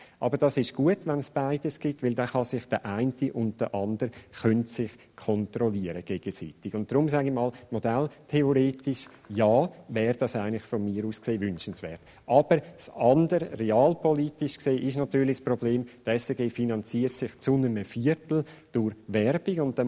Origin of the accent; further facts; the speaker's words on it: Zurich, Switzerland; Also ich als Zürcher, vom Familiennamen her aus der Ostschweiz, auch als Zürcher, sage ich mal, fände ich das gut